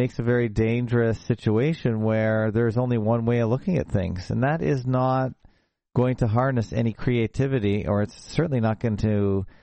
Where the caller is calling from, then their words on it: Toronto, Ontario, Canada; I'm checking in from Toronto, Ontario, Canada.